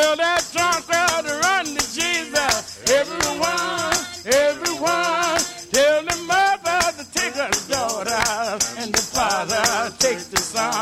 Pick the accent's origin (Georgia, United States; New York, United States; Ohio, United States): Georgia, United States; He's from Alabama and I'm from Georgia, and we're all right there together.